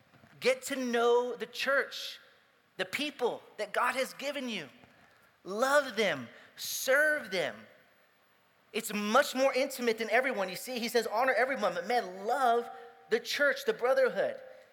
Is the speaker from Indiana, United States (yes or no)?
no; Texas, United States; And I'm, by the way, I'm Texan. We do whatever we want. We are free as Americans, as Texans.